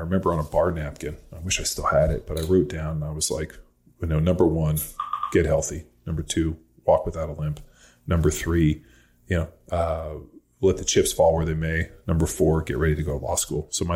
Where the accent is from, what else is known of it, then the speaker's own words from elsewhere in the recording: California, United States; rookie in the NFL, I'm from California, I'm living in Philly, I don't know anybody.